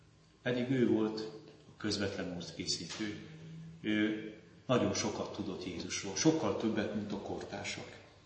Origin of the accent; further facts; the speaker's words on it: Mátra, Hungary; Különösképpen is szeretem a Mátrát, hiszen ott nőttem fel.